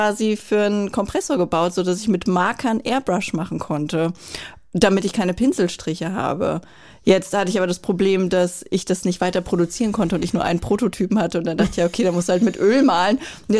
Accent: Hanau, Hesse, Germany; born there; Hanau ist mein Geburtsort. Ich habe aber tatsächlich unglaublich viel Zeit meines Lebens in Berlin, Dresden und Leipzig verbracht

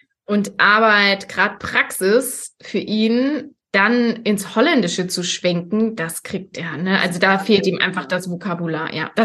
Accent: Germany; first language Dutch; German is a second language; Ich bin gerade so, sage ich immer, wenn ich erzähle, wo ich geboren bin, gerade so in Deutschland geboren. Meine Eltern waren ungefähr ein Jahr hier und dann ganz knapp auf jeden Fall. Und dann bin ich schon hier auf die Welt gekommen

